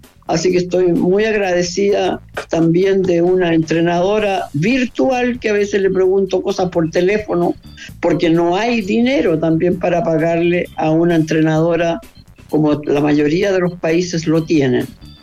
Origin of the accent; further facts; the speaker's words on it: Chile; porque así somos los chilenos, pues demolemos todo lo que se nos ocurre.